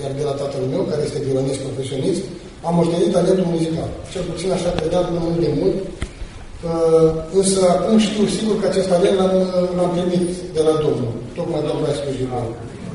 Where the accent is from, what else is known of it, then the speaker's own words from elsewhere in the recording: Botoșani, Botoșani County, Romania; sunt din Botoșani, am 41 de ani.